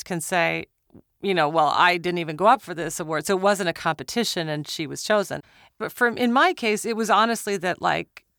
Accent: Minnesota, United States; we decided we wanted to apply to this artist residency in Minnesota. I'm from Minnesota.

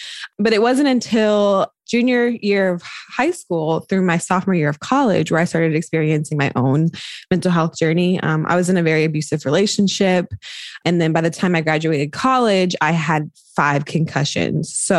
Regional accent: North Carolina, United States; moved away as an adult; now in Bay Area, United States; So I impromptu moved to the Bay Area. I'm from North Carolina.

